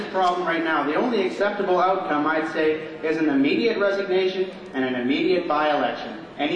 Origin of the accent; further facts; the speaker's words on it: Richmond, British Columbia, Canada; First of all, I come from Richmond, and in the year 2001, we had a similar instance